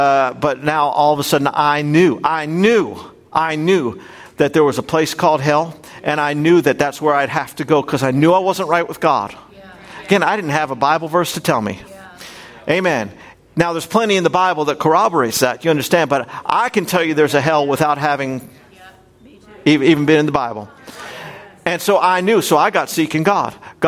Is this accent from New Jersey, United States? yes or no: no; Florida, United States; My brother and I, we grew up in South Florida, and we had a swimming pool at our house.